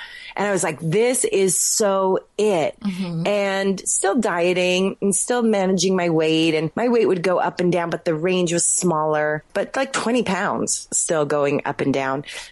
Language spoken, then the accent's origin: English; California, United States; Well, I grew up in California, and I'm one of 11 kids. There's 8 girls and 3 boys.